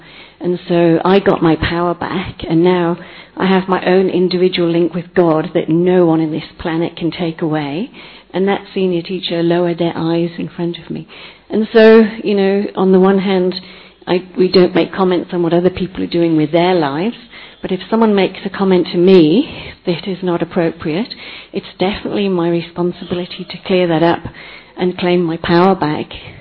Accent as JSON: {"language": "English", "region": "England", "country": "United Kingdom", "moved": "yes", "lives_now": "Australia", "said": "I'm originally from England. I live in Australia."}